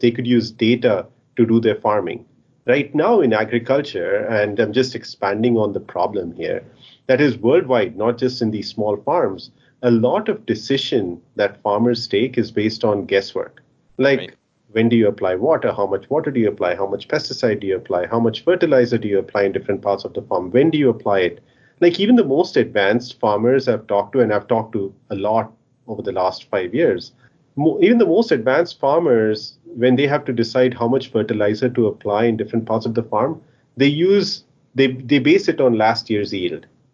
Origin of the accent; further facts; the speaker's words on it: India; I grew up in India, and growing up, I used to spend a lot of time in my grandparents' farm. They lived in Bihar, which is one of the poorest states in India.